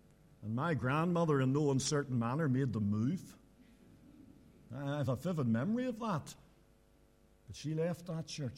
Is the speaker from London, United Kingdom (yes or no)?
no; Donaghadee, Northern Ireland, United Kingdom; also born or lived in Bangor; 9 years of my childhood were spent in Donaghadee. I wasn't born into a Christian home, though my granny was a Christian.